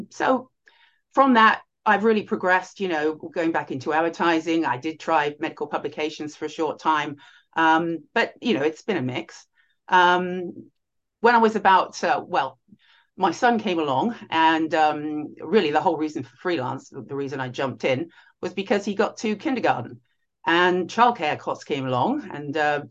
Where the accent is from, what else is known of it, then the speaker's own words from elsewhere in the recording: United Kingdom; after university, I'm originally British.